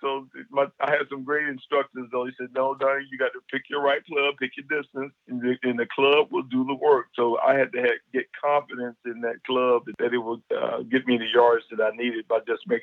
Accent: Whitmire, South Carolina, United States; And it was a great and fun time growing up and playing sports in my hometown, Whitmire.

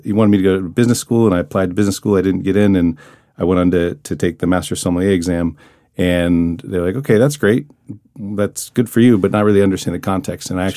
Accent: Columbus, Ohio, United States; And, I grew up in Columbus, Ohio, so there weren't sommeliers there.

